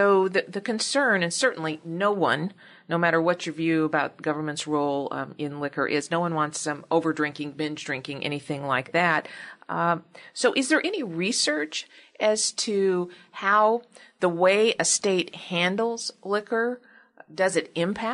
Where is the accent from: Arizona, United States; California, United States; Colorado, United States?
Arizona, United States; You know, I come from Arizona, and when I first moved to North Carolina, I had no clue what an ABC store was.